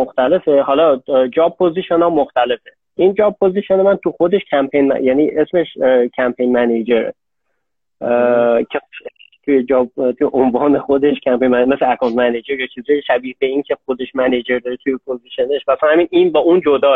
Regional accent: Isfahan, Iran; born there; من متولد اصفهانم اول از بعد متولد سال 66 هستم دی ماه 66

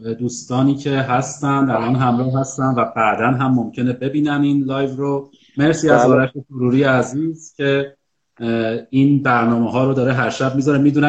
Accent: Qom, Iran; born there; من سال 53 به دنیا اومدم و در قم به دنیا اومدم. پدرم، یعنی در واقع اقوامم، اصلیتشون به کرمانشاه میرسه از یه طرف، مادرم اینا هم به شیراز میرسه.

